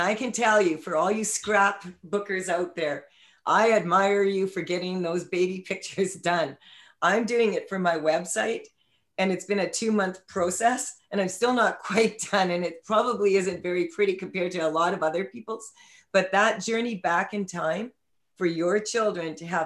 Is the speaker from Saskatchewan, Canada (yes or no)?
yes; Saskatchewan, Canada; I'm from Saskatchewan. There's no 100-year-old trees there.